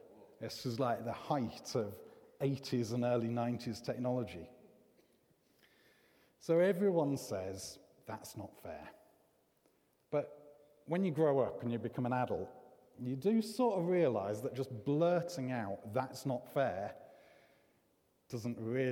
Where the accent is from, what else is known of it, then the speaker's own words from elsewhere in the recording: Stoke-on-Trent, West Midlands, United Kingdom; now in Coventry, United Kingdom; I'm from the Stoke site normally. I've been part of Jubilee Church for a long time, since I came to Coventry as a student.